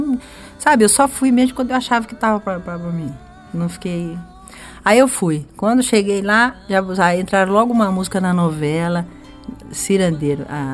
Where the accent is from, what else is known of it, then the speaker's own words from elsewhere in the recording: Santa Rosa de Viterbo, São Paulo, Brazil; vim lá de Santa Rosa de Viterbo.